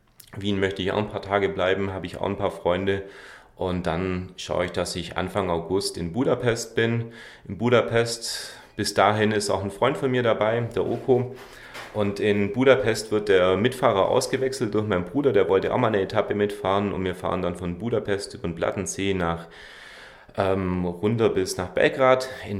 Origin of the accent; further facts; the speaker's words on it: Ulm, Baden-Württemberg, Germany; Ich bin in Ulm groß geworden.